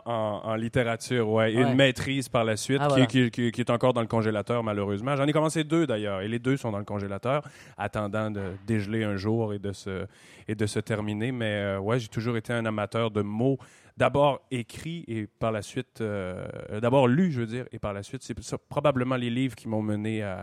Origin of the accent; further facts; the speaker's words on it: Quebec, Canada; born there; je suis né en Gaspésie, qui est complètement à l'est du Québec. C'est un peu votre Bretagne, mais du mauvais bord, finalement.